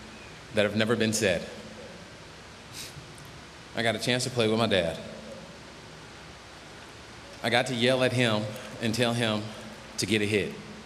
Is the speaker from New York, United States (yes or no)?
no; Pennsylvania, United States; Winning a home run derby in Pittsburgh in my home state.